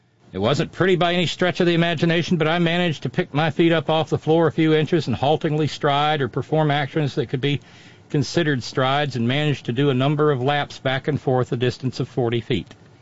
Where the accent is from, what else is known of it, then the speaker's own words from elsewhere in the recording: Minnesota, United States; While rollerblades were invented in my home state of Minnesota by a farm kid who wanted to practice hockey in the summer